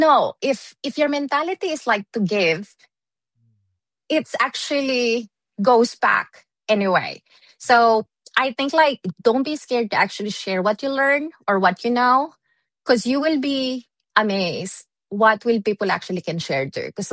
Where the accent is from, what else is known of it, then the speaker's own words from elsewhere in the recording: Melbourne, Victoria, Australia; I'm from Melbourne. It's such a really small community in general